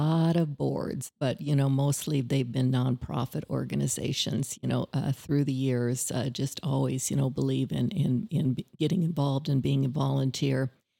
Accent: Osmond, Nebraska, United States; I am a small town Nebraska girl, born and raised in Nebraska, but kind of all over Nebraska. My first 12 years were in Osmond.

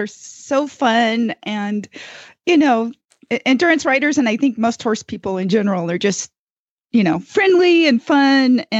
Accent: Gardnerville, Nevada, United States; from Gardnerville, Nevada

